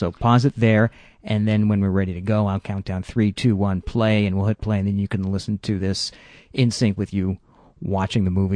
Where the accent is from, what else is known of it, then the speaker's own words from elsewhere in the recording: Quebec, Canada; I grew up in Quebec